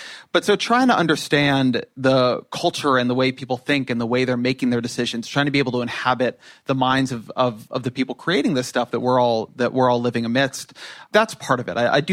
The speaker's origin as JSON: {"language": "English", "town": "Irvine", "region": "California", "country": "United States", "lives_now": "Washington, United States", "said": "I'm from California. I'm from Irvine, California. I've been in D.C. for 15 years."}